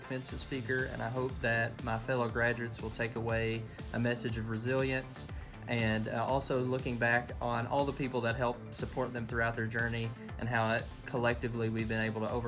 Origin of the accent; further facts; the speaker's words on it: Kentucky, United States; Growing up in Eastern Kentucky, I was always a part of the Big Blue Nation, and I was really excited to get to come to the University of Kentucky